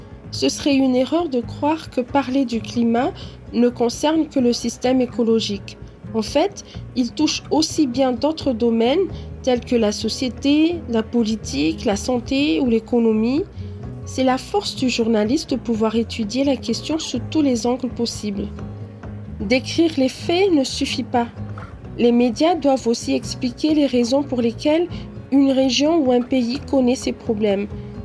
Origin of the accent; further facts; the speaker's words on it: Madagascar; Je suis malgache et je sais le rôle que je peux jouer dans cette lutte. Je sais ce que je peux apporter à Madagascar.